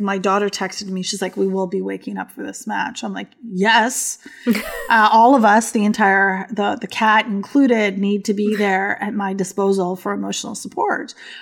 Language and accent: English; Canada; Live trauma as Canadian footballers.